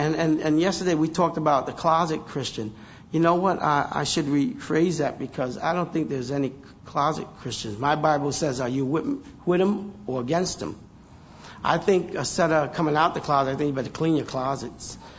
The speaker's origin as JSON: {"language": "English", "region": "New York", "country": "United States", "said": "I'm from New York. We're talking quick."}